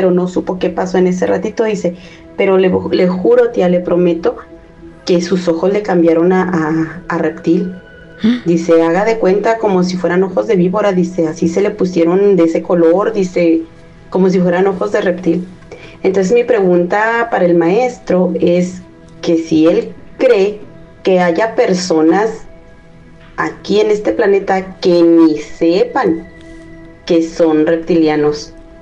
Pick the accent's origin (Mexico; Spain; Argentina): Mexico; Durango; ¿Qué creen que en diciembre fui a mi tierra natal, a Durango